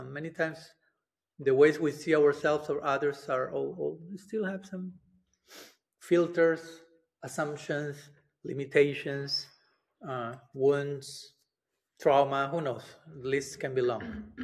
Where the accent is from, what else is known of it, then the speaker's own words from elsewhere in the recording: Argentina; I'm from Argentina, so everyone is mad about soccer over there